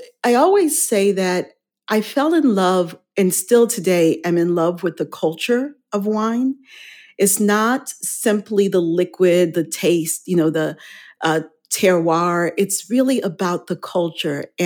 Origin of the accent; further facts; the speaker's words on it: Haiti; also born or lived in Chicago, United States; I was born in Chicago, but grew up in Haiti. So my parents are Haitian, and I moved back to Haiti when I was less than a year old. So that's where I grew up.